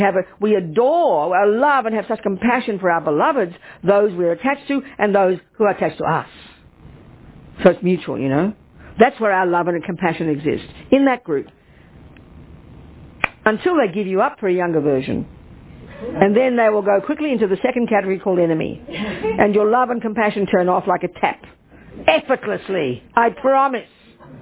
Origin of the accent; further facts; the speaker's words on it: Australia; born there; Australia, even though I'm American as well. I was born there.